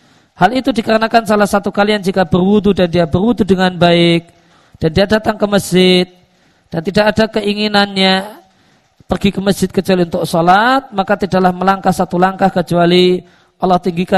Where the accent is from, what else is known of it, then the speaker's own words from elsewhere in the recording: Lampung, Indonesia; Sebagaimana tetangga dulu di kampung saya di Lampung